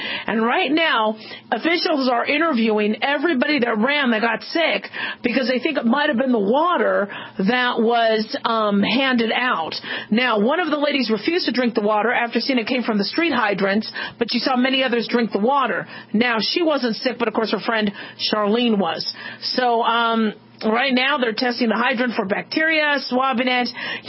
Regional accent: Las Vegas, Nevada, United States; Now, I'm reading this, and I'm from Las Vegas

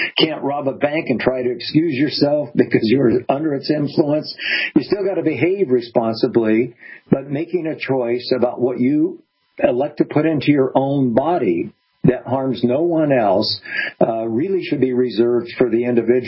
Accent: San Diego, California, United States; I grew up in San Diego, a border town. I spent a lot of my earlier years in Mexico

